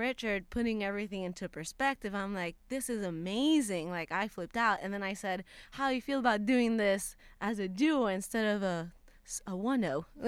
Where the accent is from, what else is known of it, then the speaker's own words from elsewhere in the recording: Puerto Rico; moved away as an adult; now in Los Angeles, United States; I'm from Puerto Rico. I had just moved